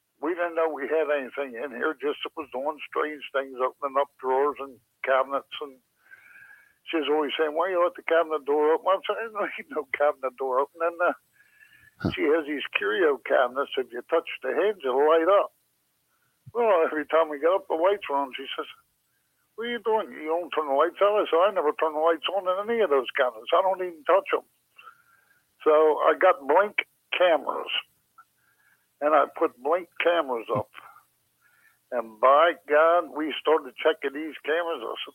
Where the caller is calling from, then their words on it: Deep Creek, Florida, United States; from Deep Creek, Florida.